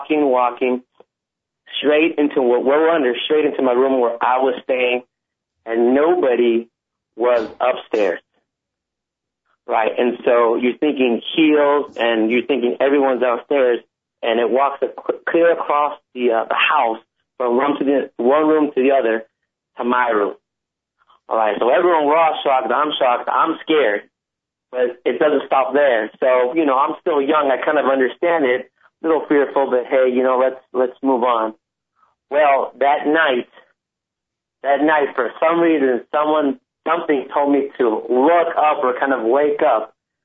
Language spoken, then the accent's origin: English; Mexico; there's no hospital in my hometown in Mexico